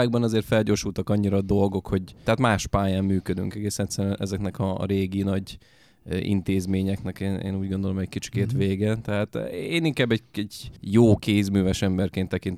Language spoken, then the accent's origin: Hungarian; Dunaújváros, Fejér, Hungary; Dunaújvárosi.